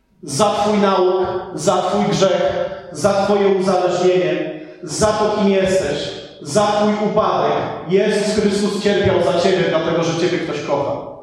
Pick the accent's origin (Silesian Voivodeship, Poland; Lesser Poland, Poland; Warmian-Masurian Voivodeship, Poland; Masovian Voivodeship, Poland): Warmian-Masurian Voivodeship, Poland; Olsztyn; moja mama zamieszkała w Olsztynie, ja pochodzę z Olsztyna